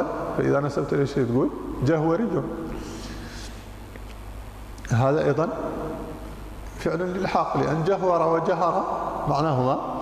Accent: Mauritania; موريتانيا ما زال الآن، ما زال أوريك الآن. الطلاب اليوم قبل أمس اليوم يكتبون في الألواح وبنفس الطريقة في قريتي

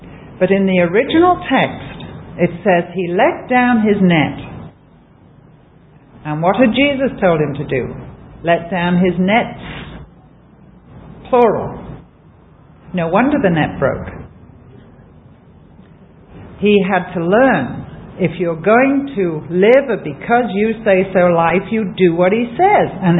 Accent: England, United Kingdom; Fortunately, I'm English.

